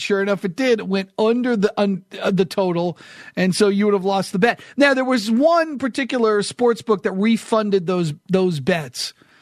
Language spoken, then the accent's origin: English; New England, United States; growing up in New England, I'm telling you right now